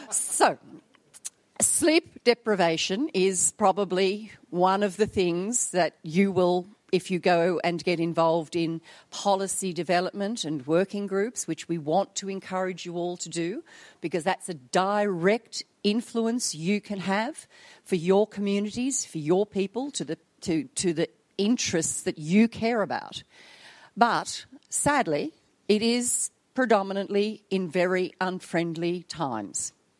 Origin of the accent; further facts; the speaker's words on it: Australia; I will speak in English because I'm an Australian and that is my second language, English. no one can actually understand Australian